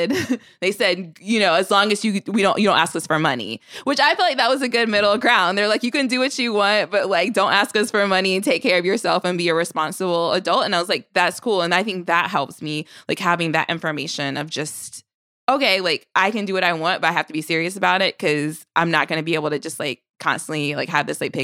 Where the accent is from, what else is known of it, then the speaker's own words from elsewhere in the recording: North Carolina, United States; Oh, I'm from North Carolina.